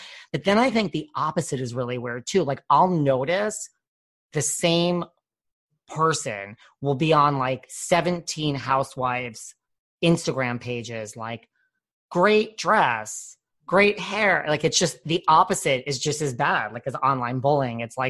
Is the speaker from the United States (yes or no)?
yes; New York, United States; well, I was going to say after feeling I'm from the New York area.